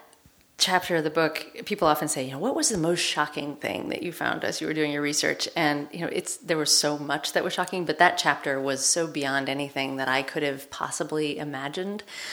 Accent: Portland, Oregon, United States; I mean, I grew up in Portland, Oregon, which is not known for its diversity.

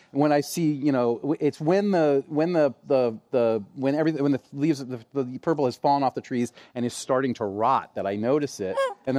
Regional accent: Manhattan, New York, United States; Growing up in Manhattan, I was about 15 years old before I realized that Manhattan was outside.

